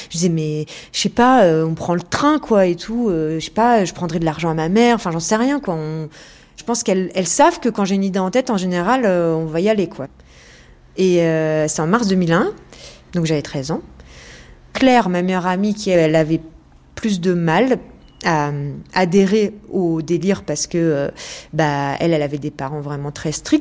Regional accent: Boulogne-Billancourt, Île-de-France, France; puisqu'en plus je venais de Boulogne

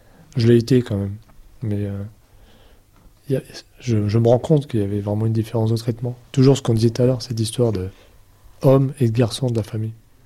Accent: Algeria; born there; moi j'ai 57 ans, je suis né en Algérie, mes parents pieds noirs en partie

